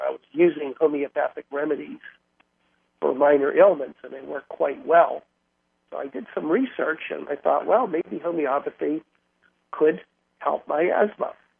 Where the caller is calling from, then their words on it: Dade City, Florida, United States; I'm calling you from Dade City, Florida. Now, Dade City is not Dade County. Everybody who hears Dade thinks it's Miami. I'm located in Central Florida, probably about 40 minutes north of Tampa.